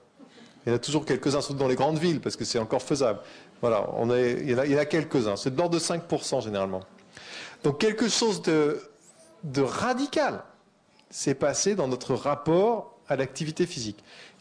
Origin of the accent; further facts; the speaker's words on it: United States; Moi, je suis américain en plus d'être français